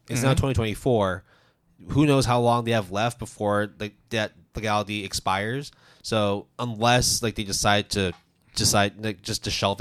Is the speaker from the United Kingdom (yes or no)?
no; Canada; now in United States; I'm more American than Canadian at this point, but yeah.